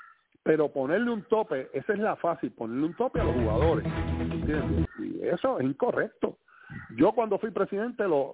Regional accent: Puerto Rico; La diferencia de nosotros como puertorriqueños era ver que nuestro equipo nacional, hecho de boricua, jugando aquí

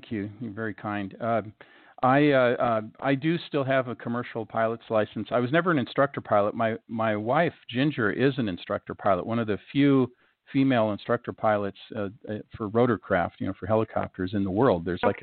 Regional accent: Seattle, Washington, United States; So I grew up in Seattle, Washington. That's where my brother and I were born, my other brother.

